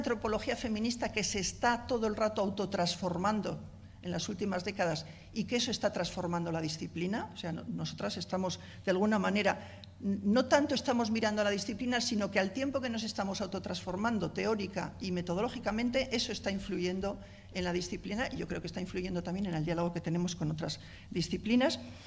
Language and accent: Spanish; Basque Country, Spain; nosotras que somos del País Vasco, pensamos muy localizadamente.